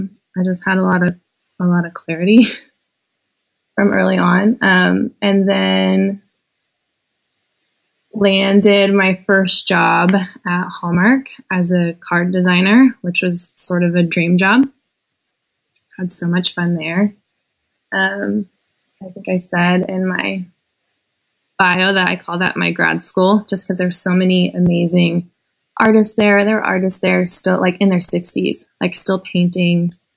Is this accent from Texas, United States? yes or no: yes; Lubbock, Texas, United States; Yeah, so I grew up in Lubbock, Texas